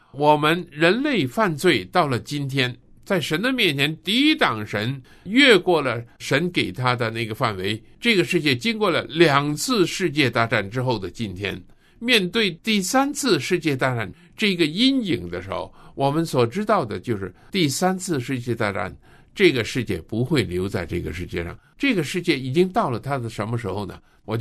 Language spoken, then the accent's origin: Chinese; Russia; Chinese is a second language; 在我们俄罗斯人手上那个最强烈的核子武器